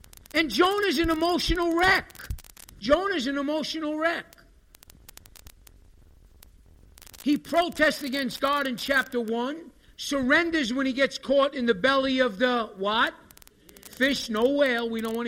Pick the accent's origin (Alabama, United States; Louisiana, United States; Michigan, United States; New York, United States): New York, United States; I'm from New York. I'm always like running ahead of myself